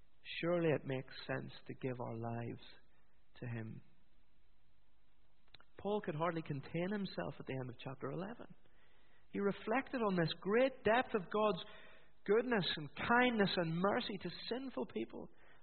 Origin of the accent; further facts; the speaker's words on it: Northern Ireland, United Kingdom; You may detect from my accent that I'm from Northern Ireland.